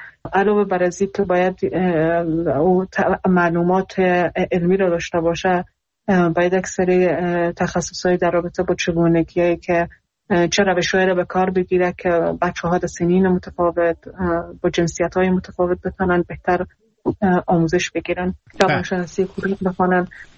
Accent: Iran; خودم در ایران بزرگ شدم و اونجا درس خوندم

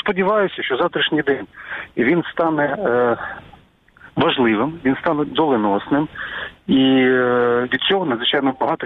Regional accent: Mykolaiv, Mykolaiv Oblast, Ukraine; Я родом із Миколаєва, у мене батько з Закарпаття, мама з Чернігівського, тому специфіку різних регіонів я знаю.

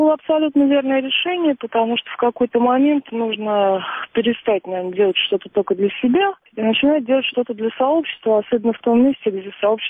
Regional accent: Moscow, Russia; now in Pereslavl-Zalessky, Russia; Друзья часто приезжают в Переславль, я часто приезжаю в Москву, но того сообщества московского, которое у меня было, его больше нет.

